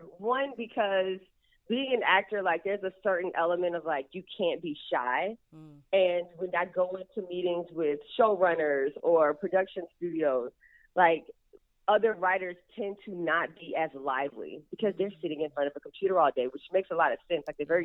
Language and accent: English; the South, United States; I want her to know that I write, that I'm from the South